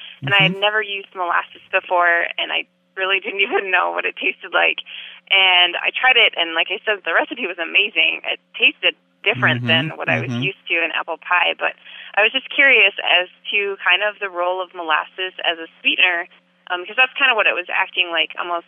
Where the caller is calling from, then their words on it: South Dakota, United States; I'm calling from South Dakota.